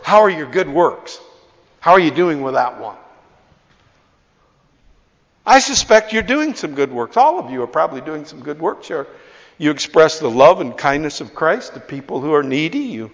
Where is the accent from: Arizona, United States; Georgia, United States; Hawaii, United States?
Arizona, United States; now in Ireland; I come from Western United States, you know, cowboy country in Arizona